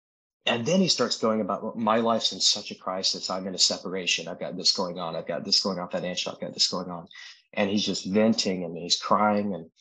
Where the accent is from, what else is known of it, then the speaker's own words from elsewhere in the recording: Sparta, Georgia, United States; I'm from South Georgia, a tiny town called Sparta. And why I don't have an accent, I have no idea.